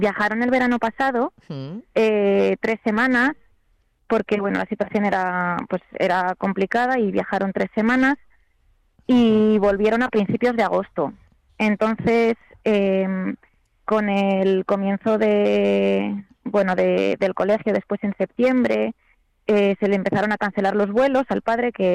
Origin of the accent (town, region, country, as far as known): Spain